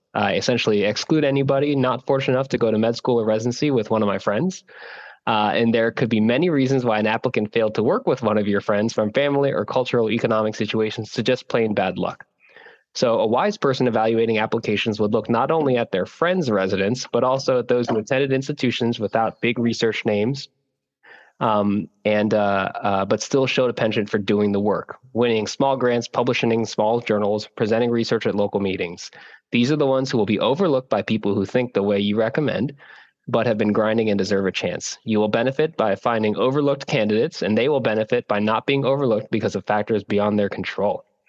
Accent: Florida, United States; I didn't have to do that growing up in Florida.

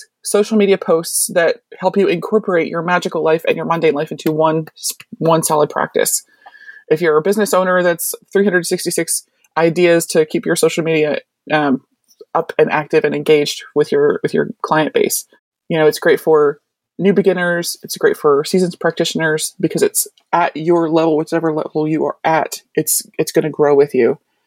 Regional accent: Baltimore, Maryland, United States; I grew up in Baltimore City, and there's one tree per block.

